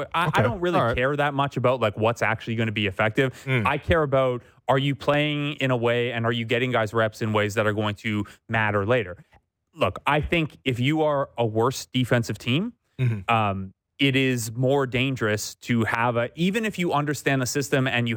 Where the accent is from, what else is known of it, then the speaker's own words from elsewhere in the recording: Canada; as a Canadian basketball community